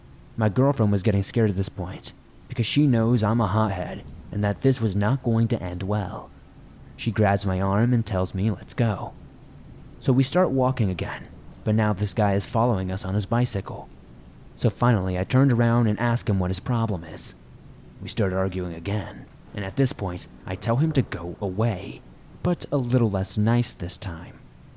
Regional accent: New York, United States; I was not too familiar with the area since I'm from New York, and I did not realize how ghetto the neighborhood really is.

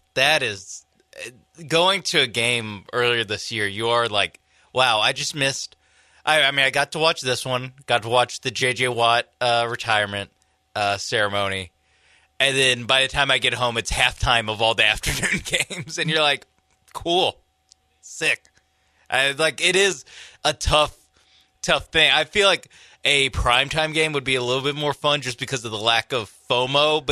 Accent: Houston, Texas, United States; You know what? I am from Houston, so.

